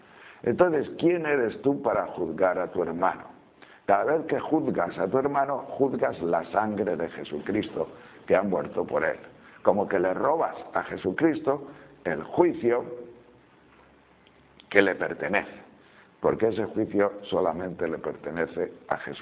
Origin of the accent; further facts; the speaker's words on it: Castile and León, Spain; más claras que el agua de las montañas de León, que es mi tierra